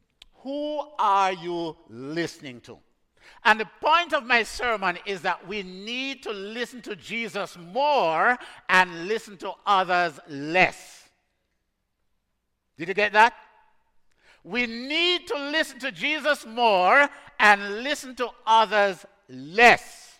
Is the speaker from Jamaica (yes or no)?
yes; Jamaica; I came from Africa to New York to Jamaica. We had a death in the family. And I got COVID in Jamaica when I have been talking to thousands of people all over the world. Isn't that strange? You go back to your home country and get COVID.